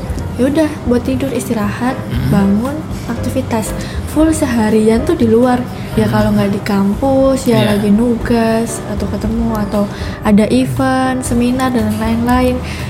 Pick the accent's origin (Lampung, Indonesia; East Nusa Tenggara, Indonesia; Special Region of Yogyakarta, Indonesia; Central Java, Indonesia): Central Java, Indonesia; Surakarta; Aku Solo.